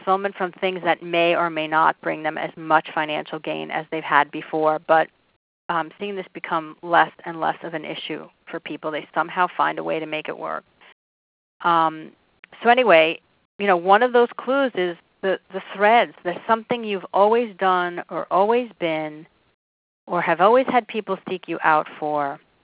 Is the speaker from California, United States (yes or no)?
no; New York City, New York, United States; And I'm from the New York City area